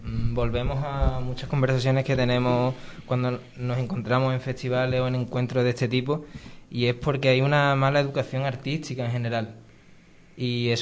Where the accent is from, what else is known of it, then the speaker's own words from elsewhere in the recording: Los Corrales de Buelna, Cantabria, Spain; yo empecé realmente en un curso que se hizo en mi pueblo, en Los Corrales, cuando yo tenía 13 años